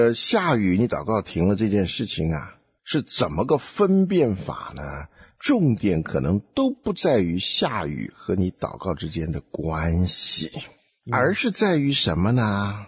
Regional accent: Taiwan; now in United States; 这美国的火车跟中国的火车不一样啊，我从台湾来，我第一次看见美国火车，那真的是大开眼界。我们在台湾，尤其台湾多山坡啊

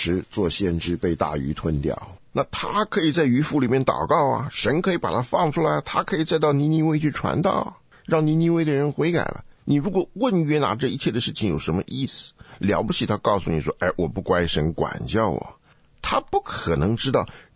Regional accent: China; 因为我是个中国人呢、啊，这个东西不在我的历史传统里面的

